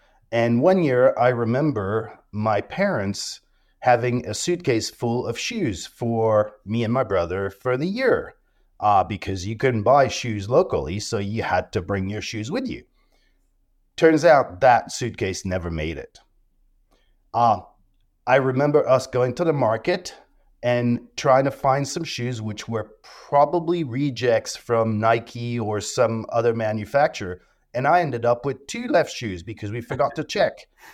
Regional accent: Ghana; also born or lived in Nigeria; So I'm French and very proud of being French. But yes, I was born in Ghana and raised in Ghana and Nigeria, English-speaking countries. That's why I unfortunately don't have a thick French accent

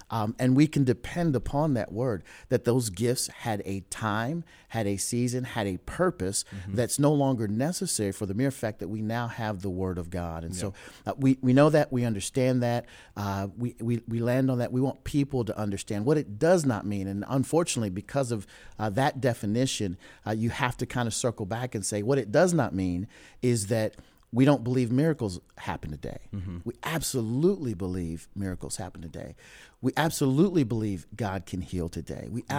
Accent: Oklahoma, United States; I mentioned I'm from Oklahoma, I've got some friends who are still caught up in charismaticism.

